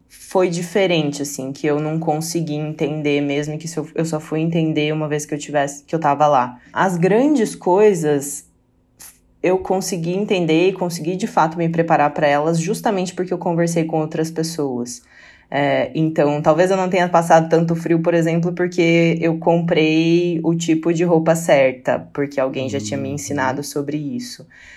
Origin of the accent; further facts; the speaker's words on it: Brazil; A gente, enquanto brasileiro, sofre muito da síndrome do cachorro vira-lata, né?